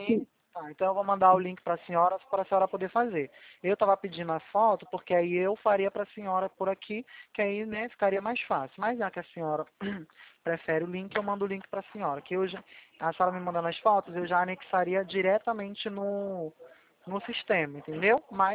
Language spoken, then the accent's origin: Portuguese; Rio de Janeiro, Brazil; Sim, do Rio, sou carioca. Aqui do centro da cidade, tá? Perto da Praça 15. Rua do Carmo, número 57.